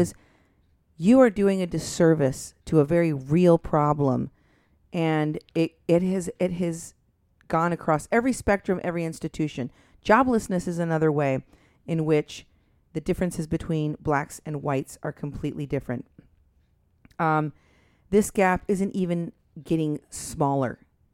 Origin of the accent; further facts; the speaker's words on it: Iowa, United States; I grew up in Iowa, so it's very white there.